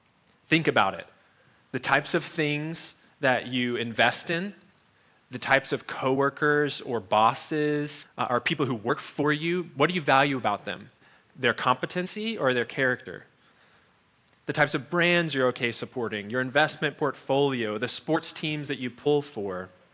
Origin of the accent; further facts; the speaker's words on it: Virginia, United States; Like Carter said, we came to Roanoke about 3.5 years ago. We grew up in the New River Valley, about an hour away.